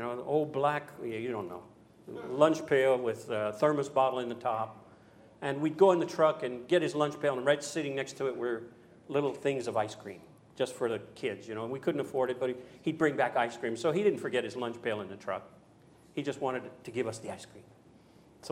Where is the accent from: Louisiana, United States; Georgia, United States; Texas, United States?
Louisiana, United States; I'm from Louisiana in America